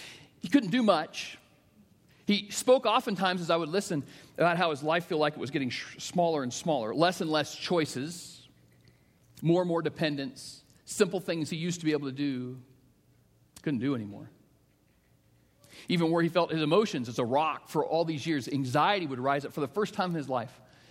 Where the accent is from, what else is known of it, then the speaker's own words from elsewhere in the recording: Iowa, United States; Yesterday, I was able to go to drive up to northern Iowa. I grew up in Iowa.